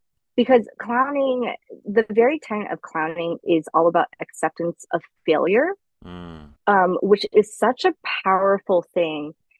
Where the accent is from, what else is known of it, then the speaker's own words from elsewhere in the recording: United States; And then, I mean, honestly, culturally, because I'm Chinese American, like, there is a cultural thing there as well.